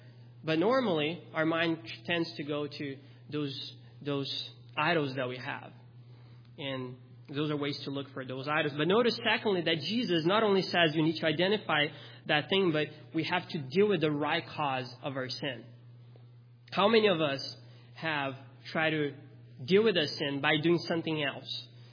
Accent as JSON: {"language": "English", "country": "Brazil", "tie": "born or raised there", "said": "I grew up in Brazil."}